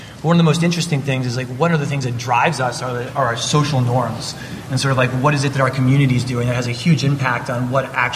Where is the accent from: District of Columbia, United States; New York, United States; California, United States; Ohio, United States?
New York, United States; New York City; That's different necessarily than from where I grew up in New York City.